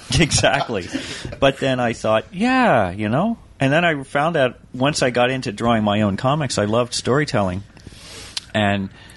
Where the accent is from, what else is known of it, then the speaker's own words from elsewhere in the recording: Virginia, United States; also born or lived in Quantico, Virginia; So, yeah, and so I grew up on the Chesapeake Bay for a while. That's where it started.